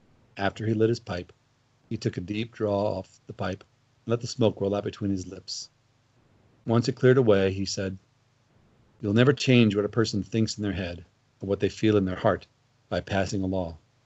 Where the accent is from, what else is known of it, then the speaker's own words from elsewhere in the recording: Missouri, United States; I grew up in Missouri in the 1970s.